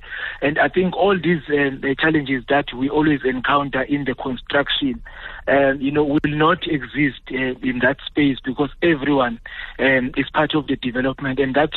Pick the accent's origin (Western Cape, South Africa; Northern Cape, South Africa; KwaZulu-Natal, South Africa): KwaZulu-Natal, South Africa; I've got my fellow brother from my hometown in KZN that I can share